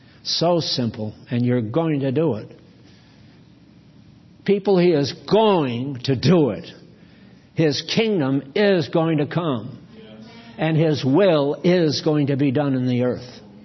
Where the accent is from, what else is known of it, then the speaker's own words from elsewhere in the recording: Portland, Maine, United States; born there; I sent to Portland, Maine. I was born in Portland, and I sent to the Chamber of Commerce